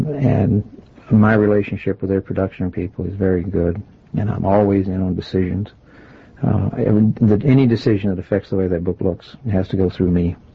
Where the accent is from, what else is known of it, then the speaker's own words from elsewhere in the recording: Chattanooga, Tennessee, United States; now in West Hatfield, United States; Originally from Chattanooga, Tennessee.